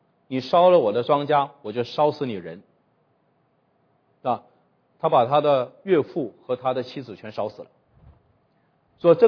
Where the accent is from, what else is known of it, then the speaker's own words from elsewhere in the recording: China; 我们中国人就知道狐狸嘛